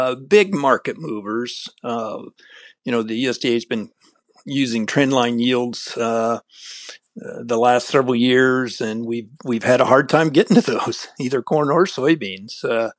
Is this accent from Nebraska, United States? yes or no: yes; Omaha, Nebraska, United States; I'm originally from the Omaha area, and so I've been making this trip out and back two or three times a year for the last 44 years.